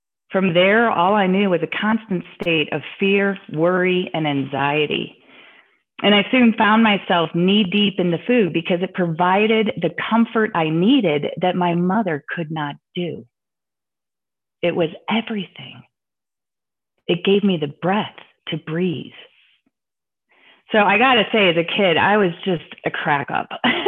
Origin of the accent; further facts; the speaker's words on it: Chicago, Illinois, United States; I grew up in Chicago. We have the Hostess land.